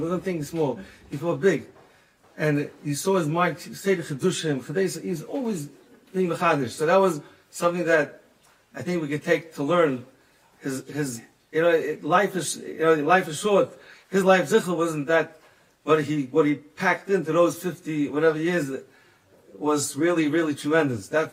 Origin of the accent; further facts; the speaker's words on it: Israel; I played in the beginning years how just to meet him when I came from Eretz Yisrael.